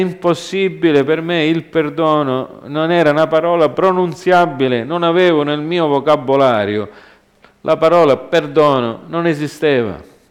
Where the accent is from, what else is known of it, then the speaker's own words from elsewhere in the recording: United States; quando io sono cresciuto in America